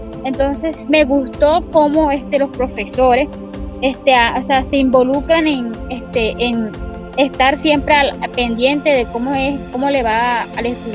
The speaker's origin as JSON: {"language": "Spanish", "town": "Manaure", "region": "La Guajira", "country": "Colombia", "said": "soy de la etnia Wayú, soy de Manaure, La Guajira."}